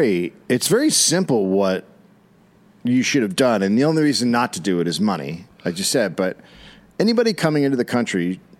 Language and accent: English; Australia; we're Australian, so we'll take care of this and we'll be okay.